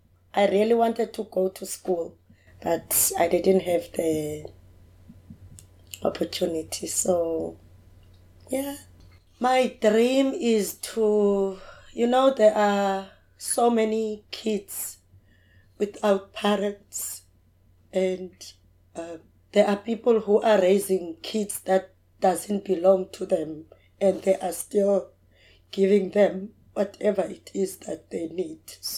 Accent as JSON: {"language": "English", "town": "Queenstown", "region": "Eastern Cape", "country": "South Africa", "tie": "born there", "said": "I was born in Eastern Cape, Queenstown. I was born in July 1977, 7 July, so I'm 777. I grew up with my grandmother."}